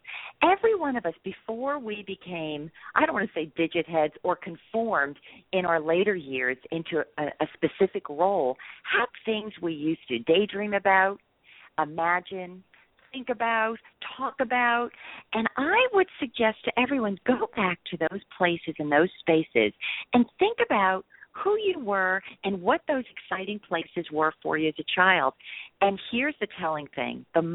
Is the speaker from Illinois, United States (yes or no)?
no; New Jersey, United States; I grew up in New Jersey. I was literally groomed to be a New Jersey lawyer.